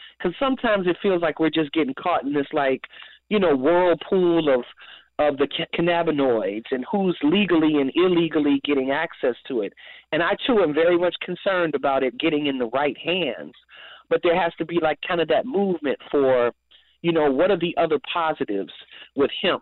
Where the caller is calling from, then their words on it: Chicago, Illinois, United States; I'm calling from Chicago.